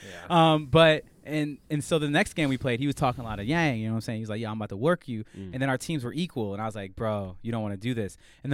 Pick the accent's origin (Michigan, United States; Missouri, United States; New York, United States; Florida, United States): Michigan, United States; Flint; I mean, I'm Michigan, Flint. You know what I'm saying? It's like, it's not like, that's where I grew up playing is in Flint.